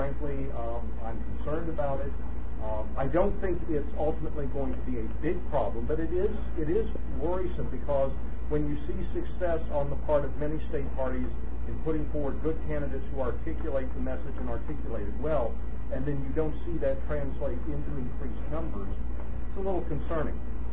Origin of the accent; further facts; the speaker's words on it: Virginia, United States; The Commonwealth of Virginia, my home state, of course, we have elections every year.